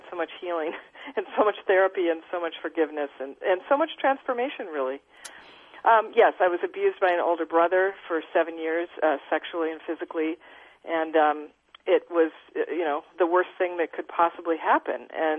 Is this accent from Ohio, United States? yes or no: no; Minneapolis, Minnesota, United States; born there; Well, no, I was born in Minneapolis, Minnesota … I had a paper mentor.